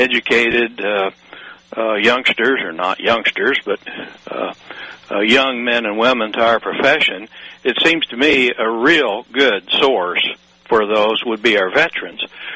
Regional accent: Rolla, Missouri, United States; I say I'm from Rolla, Missouri

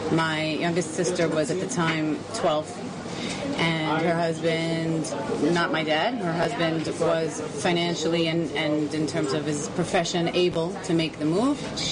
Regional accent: United States; moved away as an adult; We physically come from the same place. We're both from the United States.

